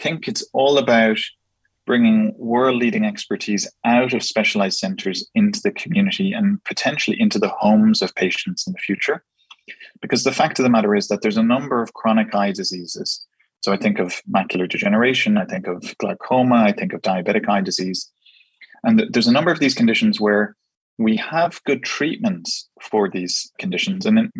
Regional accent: Dublin, Leinster, Ireland; moved away as an adult; now in United Kingdom; my background is that I'm from Dublin in Ireland. I went to medical school there, did my initial ophthalmology training in Ireland.

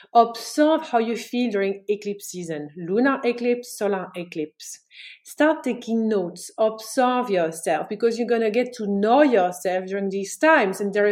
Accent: Belgium; So this is why I'm not going to Belgium, my home country, this year.

